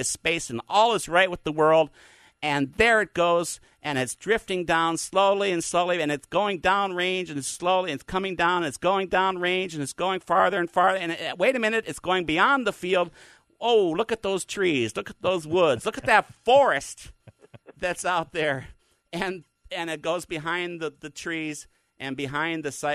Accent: Minnesota, United States; Well, okay, growing up in Minnesota, I think it was fifth or sixth grade, something like that, and I wanted to get into model rocketry.

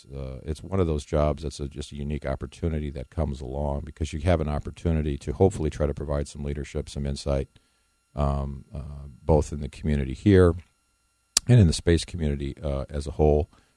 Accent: Wisconsin, United States; moved away as an adult; I started my early career up in my home state of Wisconsin, worked for a few papers, and then went and worked for United Press International in India for a while.

